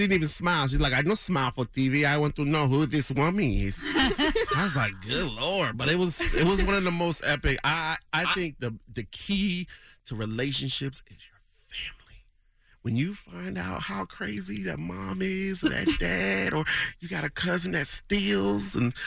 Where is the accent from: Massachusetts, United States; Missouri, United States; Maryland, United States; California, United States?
Massachusetts, United States; Springfield; See, I'm from Springfield, Massachusetts, though, but I pay attention to the signs.